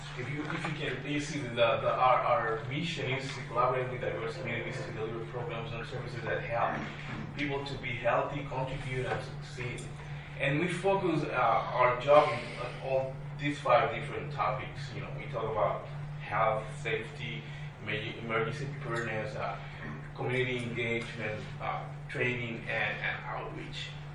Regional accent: Puerto Rico; I'm from Puerto Rico, I was freezing

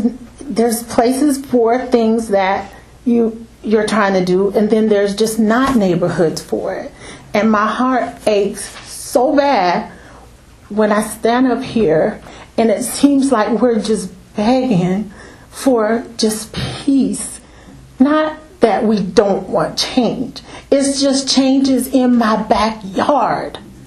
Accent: St. Mary's, United States; I am from St. Mary's, so don't think I'm just moving in trying to willy-nilly. No, I born, raised here, left, came back because of the kind of town that it is.

